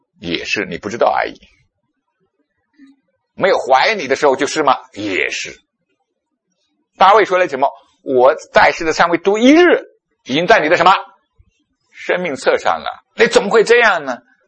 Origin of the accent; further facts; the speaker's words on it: China; born there; 好像我生错了文化，好像我不应该生在中国， 我也不知道为什么，我也不是在大城市长大的，也没有见过世面呢